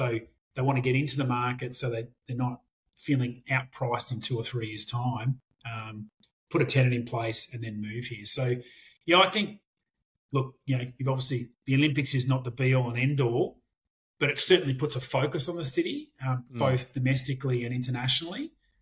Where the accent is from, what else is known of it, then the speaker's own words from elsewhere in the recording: Victoria, Australia; also born or lived in Melbourne / Sydney; now in Brisbane, Australia; I was born in Victoria and lived in Melbourne to, you know, I was a country boy, but lived in Melbourne in my early 20s and travelled overseas. In my 30s, lived in Sydney, and my 40s, I've lived here in Brisbane.